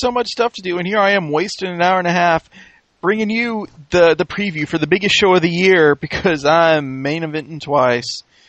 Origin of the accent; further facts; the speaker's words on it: St. Louis, Missouri, United States; But it's in St. Louis, Missouri, my hometown.